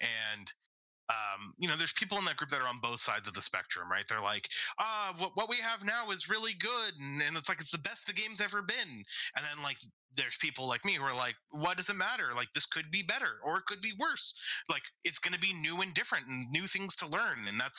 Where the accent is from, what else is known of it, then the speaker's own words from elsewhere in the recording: Canada; I'm a Canadian War Machine player. I live in Montreal